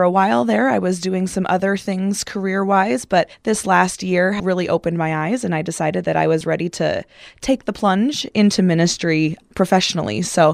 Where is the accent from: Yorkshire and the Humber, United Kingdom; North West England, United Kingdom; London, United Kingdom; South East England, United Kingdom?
Yorkshire and the Humber, United Kingdom; Sheffield; Yeah, so I grew up in Sheffield, just down the road here, and always was very involved in my congregation there, Zion St. John.